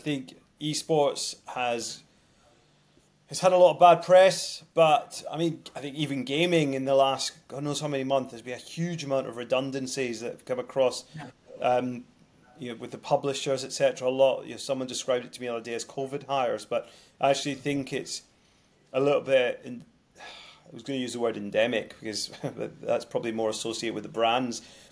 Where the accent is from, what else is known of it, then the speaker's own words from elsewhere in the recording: Glasgow, Scotland, United Kingdom; I grew up in Glasgow when Gary Jacob was relatively successful.